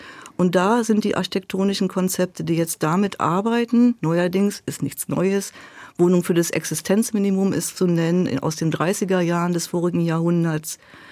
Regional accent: Berlin, Germany; Ich bin auch Berlinerin und die Berliner Lebensweise ist halt unter der Woche in der Stadt und am Wochenende dann irgendwo draußen in Brandenburg, in der Uckermark.

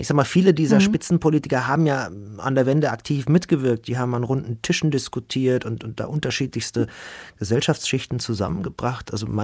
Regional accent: West Germany, Germany; gerade für mich als Wessi

